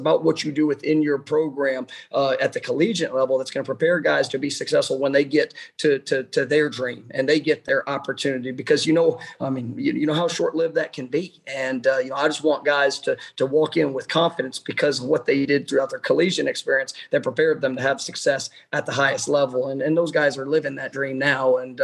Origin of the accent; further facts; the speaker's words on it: Dallas, Texas, United States; I grew up in Dallas, Texas. When I was 12 years old, the very first piece of college memorabilia I ever owned was a 1993 national championship license plate